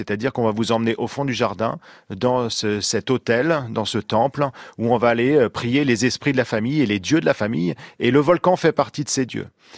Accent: Normandy, France; comme chez moi en Normandie

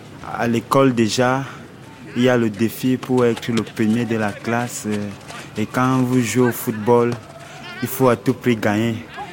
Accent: Yaoundé, Centre, Cameroon; je viens du Cameroun, je suis à Yaoundé le 2 décembre 1987.

